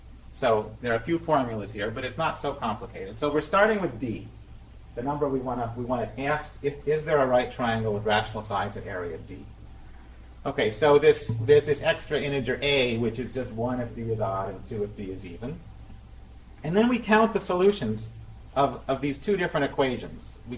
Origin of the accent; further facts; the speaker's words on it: United States; I grew up in Washington. This is my first time in this building, and it's a pleasure to be here.